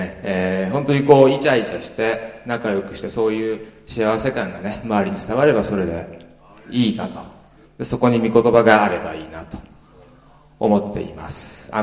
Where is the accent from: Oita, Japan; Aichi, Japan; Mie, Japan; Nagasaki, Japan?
Mie, Japan; 三重県から来ました。